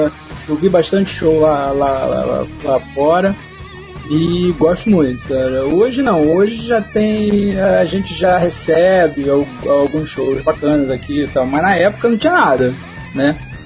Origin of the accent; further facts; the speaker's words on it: Rio de Janeiro, Brazil; eu fui criado na Souza Lima, Posto 6, com os pescadores ali, com a galera do surf